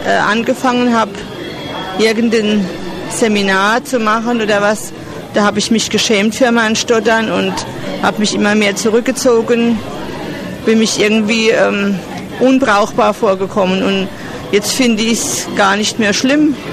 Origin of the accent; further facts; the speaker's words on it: Hermersberg, Rhineland-Palatinate, Germany; Ich komme aus der Pfalz, aus Hermersberg. Das ist ein kleines Dorf zwischen Pirmasens und Kaiserslautern.